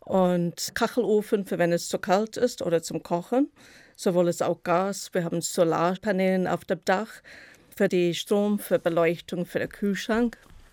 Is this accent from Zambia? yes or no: yes; Copperbelt Province, Zambia; also born or lived in South Africa; Ja, ich bin im Sambia auf dem Kupfergürtel geboren und teils dort groß geworden und teils in Südafrika, weil in Südafrika, da kommen meine Eltern her und ich war dann im Internat in Johannesburg. Und habe später dann im Kapstadt Gartenbau gelernt.